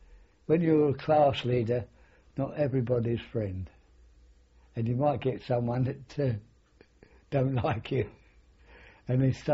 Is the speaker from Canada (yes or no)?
no; London, United Kingdom; because I come from London.